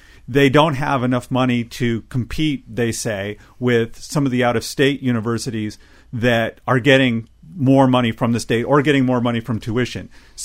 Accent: California, United States; I grew up in California

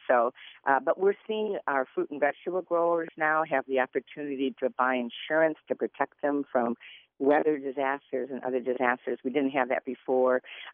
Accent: Clare, Michigan, United States; A lot of our veterans are from small towns like where I grew up in Clare.

